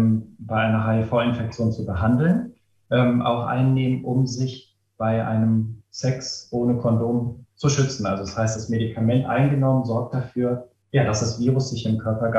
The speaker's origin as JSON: {"language": "German", "town": "Essen", "region": "North Rhine-Westphalia", "country": "Germany", "lives_now": "Wuppertal, Germany", "said": "ich bin eigentlich Essener. Ich bin aber viel in Wuppertal unterwegs, einmal beruflich und dann natürlich, weil ich bei meinem Mann zu Hause wohne oder mitwohne und das in Unterbarm."}